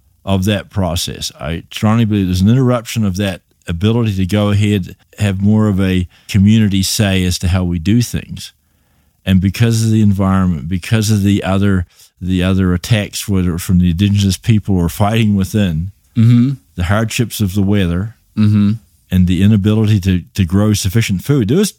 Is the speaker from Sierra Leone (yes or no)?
no; New Zealand; but I'm from New Zealand, where they have England, New Zealand, and Australia, and that were part of the British Commonwealth.